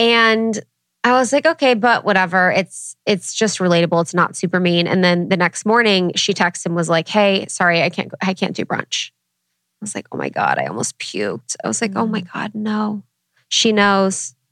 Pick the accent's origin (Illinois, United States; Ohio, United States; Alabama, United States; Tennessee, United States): Ohio, United States; Guys, I'm from Ohio.